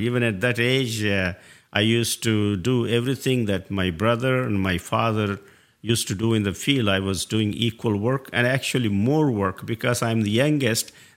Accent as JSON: {"language": "English", "country": "India", "tie": "born there", "said": "I was born in India in a small interior village to parents who were peasants. And the lifestyle in my village was, at that time, was about 17th century agrarian type, where there's no electricity, no gadgets"}